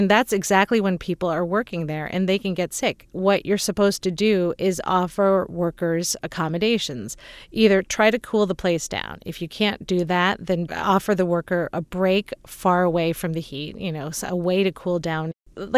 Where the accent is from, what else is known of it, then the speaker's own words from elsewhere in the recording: California, United States; now in Los Angeles, United States; Yeah, well, look, I'm from the Bay. I live in Los Angeles now, and I was surprised.